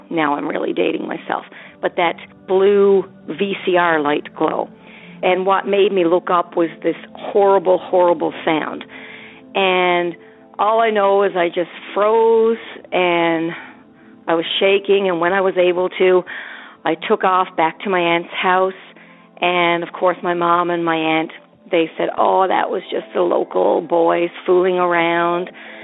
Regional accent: Newfoundland and Labrador, Canada; I'm from Newfoundland

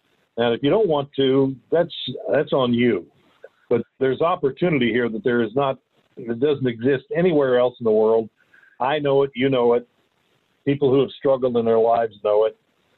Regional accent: United States; I remember traveling to India and places like that, and Egypt, and I saw poverty. I mean, as an American, you look at it and think, oh my God, these poor people.

